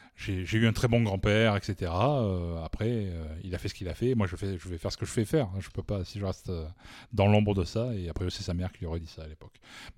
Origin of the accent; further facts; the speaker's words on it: France; qui a cru que je venais de Louisiane. Je fais non, je viens de France, non, pas New Orleans.